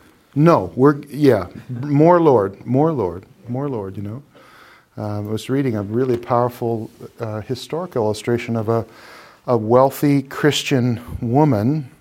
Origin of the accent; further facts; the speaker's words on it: Portland, Oregon, United States; also born or lived in Texas; I grew up in the South. I was born in Texas. But I went to grade school in Portland, Oregon. And in the 70s, where I lived in Northeast Portland, 33rd was the line between black and white.